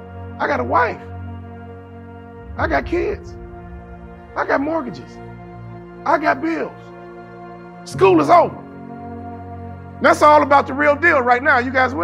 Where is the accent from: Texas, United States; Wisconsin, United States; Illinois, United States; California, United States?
Illinois, United States; Chicago; I'm from Chicago.